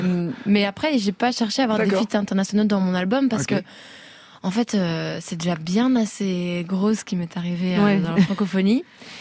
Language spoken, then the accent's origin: French; Belgium